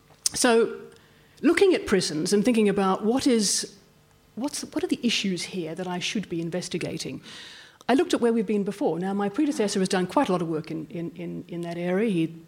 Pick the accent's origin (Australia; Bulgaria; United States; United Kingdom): Australia; Melbourne, Victoria; I grew up in Melbourne, but I spent the last 30 years out of the country